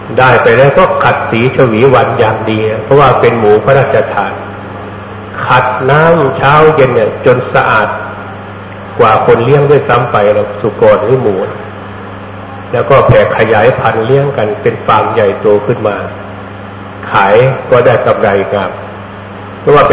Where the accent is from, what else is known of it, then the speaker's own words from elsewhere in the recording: Phetchabun, Thailand; ที่บ้านเกิดอาตมาอยู่จังหวัดเพชรบูรณ์